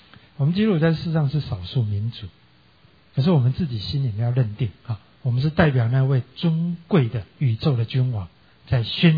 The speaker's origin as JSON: {"language": "Chinese", "country": "Taiwan", "moved": "yes", "lives_now": "United States", "said": "我从台湾来什么都钱都不要带，我就没办法到这里了啊"}